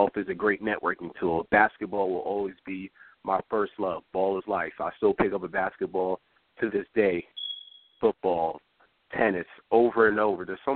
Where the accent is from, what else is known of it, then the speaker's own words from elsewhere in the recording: New York, United States; It's nothing for me to get adjusted to here because I'm a New Yorker.